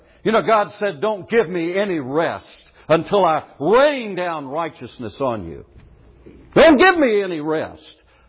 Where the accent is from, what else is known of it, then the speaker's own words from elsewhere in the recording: South Carolina, United States; born there; Excuse me, I was born in South Carolina.